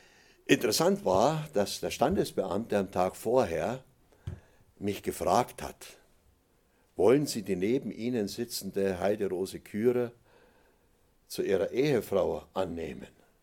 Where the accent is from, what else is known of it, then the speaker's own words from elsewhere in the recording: Oberammergau, Bavaria, Germany; ich bin in den Oberammergau geboren und aufgewachsen, da sagte man Grüß Gott.